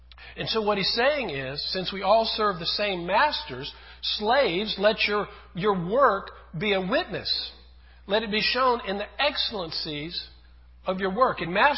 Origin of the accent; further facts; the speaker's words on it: United States; When I was little, growing up in America, one of the wonderful things in America is that anyone can grow up to be president.